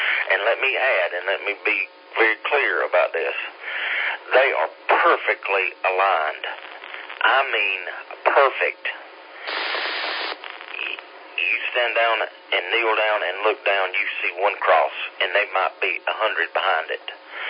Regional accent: United States; with the French people and me being an American

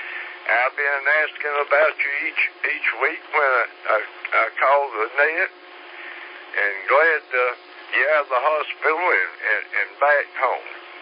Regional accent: Greer, South Carolina, United States; and they from Greer. And Greer is my hometown.

